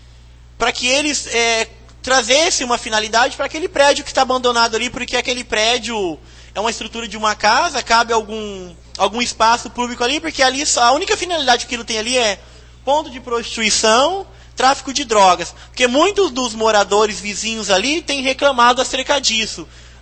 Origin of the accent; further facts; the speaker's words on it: Jataizinho, Paraná, Brazil; me sinto muito feliz de falar que sou nascido e criado em Jataizinho.